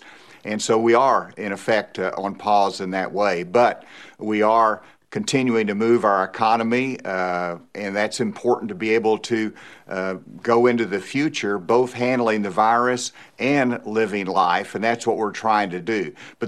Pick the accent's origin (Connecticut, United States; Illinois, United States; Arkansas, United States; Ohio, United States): Arkansas, United States; Bentonville; Well, we've already moved one in Bentonville, which is my hometown.